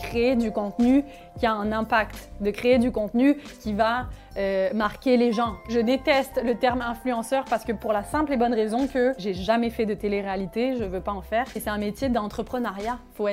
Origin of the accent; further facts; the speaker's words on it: France; je suis française